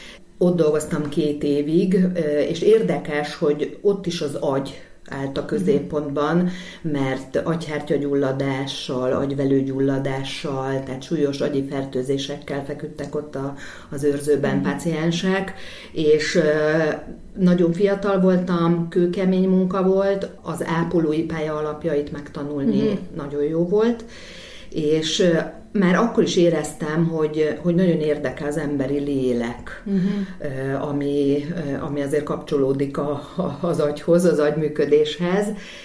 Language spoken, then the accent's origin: Hungarian; Gyöngyös, Heves, Hungary; born there; now in Budapest, Hungary; Én vidéki lány vagyok, tehát Gyöngyösön születtem, és 12 éves koromtól pedig 60-ban éltem a szüleimmel, és az érettségi után kerültem fel Budapestre